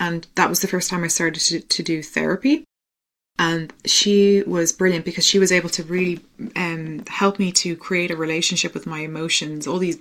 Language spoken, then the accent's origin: English; Ireland; I'm obviously Irish, and my mother is Irish, my dad is Dutch.